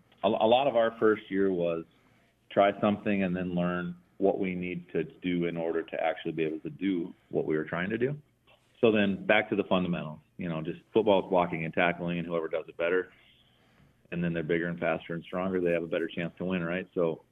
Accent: Warner, United States; I grew up in Warner, and at that time, spring baseball was not a thing.

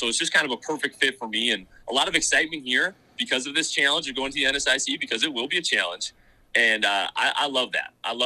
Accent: Pelican Rapids, Minnesota, United States; I'm from Pelican Rapids, Minnesota, originally.

